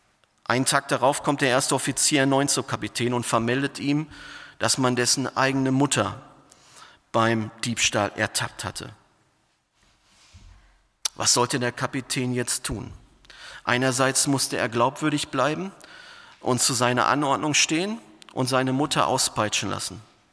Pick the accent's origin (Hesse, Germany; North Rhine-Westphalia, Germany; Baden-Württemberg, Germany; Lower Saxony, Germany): North Rhine-Westphalia, Germany; dann würde man in Westfalen sagen, wo ich herkomme, da kriegst du Panik